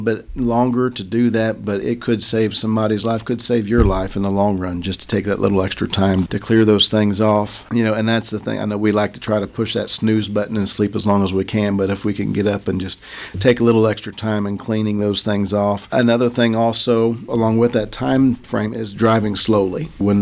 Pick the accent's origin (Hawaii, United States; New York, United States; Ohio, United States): Ohio, United States; Sidney; I'm originally from Sydney, Ohio, which is west central Ohio